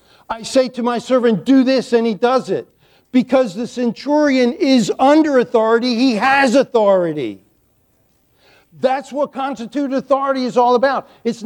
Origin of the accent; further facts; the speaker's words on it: Chesapeake Bay, United States; I grew up on the Chesapeake Bay.